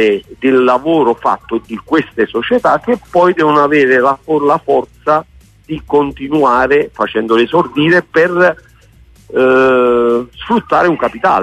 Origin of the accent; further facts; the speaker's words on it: Naples, Campania, Italy; Io poi da napoletano